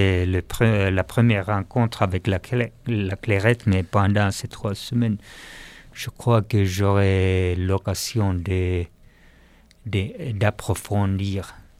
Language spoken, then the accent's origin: French; Southern Finland, Finland; French is a second language; je viens d'une ville de la Finlande du Sud où le paysage est complètement plat. Il y a des forêts énormes et il y a la mer.